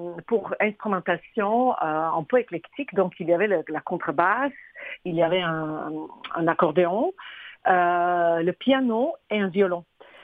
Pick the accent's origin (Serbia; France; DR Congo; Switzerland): Serbia; French is a second language; moi je viens de la Serbie